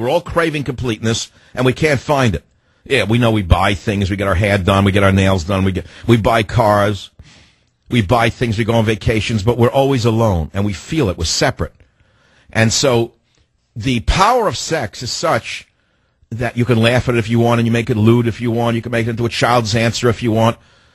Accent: New York City, New York, United States; born there; when I was born in the Bronx in 1942

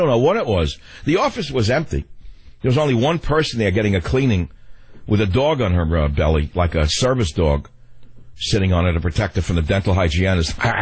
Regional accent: San Francisco, California, United States; Let's go to KSFO. Bob, my hometown of San Francisco.

